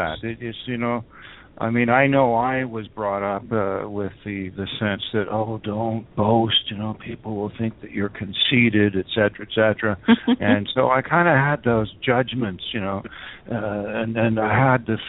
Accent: Canada; I'm from Canada, so we have beaver as our major people.

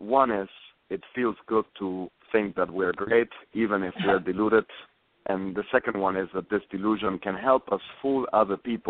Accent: Argentina; born or raised there; also born or lived in South America

